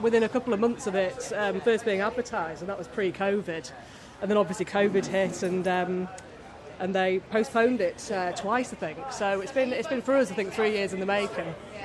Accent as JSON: {"language": "English", "town": "Sheffield", "region": "Yorkshire and the Humber", "country": "United Kingdom", "said": "And we're from Sheffield."}